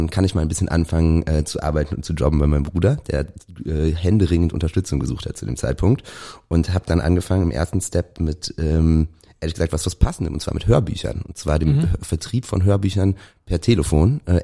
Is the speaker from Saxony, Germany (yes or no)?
no; Bonn, North Rhine-Westphalia, Germany; Wir kommen aus Bonn. Unsere Firma sitzt seit 2012 bzw. seit 2010 in der Bonner Innenstadt oder in der Bonner Altstadt und da sind wir aufgewachsen und groß geworden.